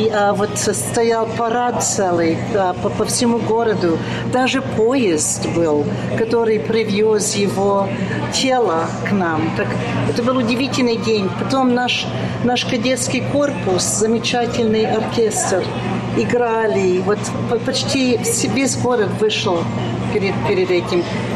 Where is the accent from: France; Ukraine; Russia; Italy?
France; Russian is a second language; moved away as an adult; now in United States; я родилась во Франции, я всю жизнь провела.